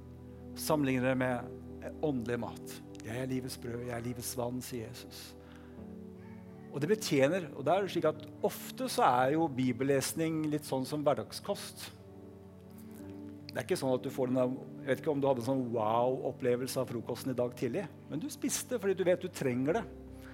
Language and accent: Norwegian; DR Congo; now in Norway; Jeg vokste jo opp i Kongo, som, i Afrika, som en del av dere vet.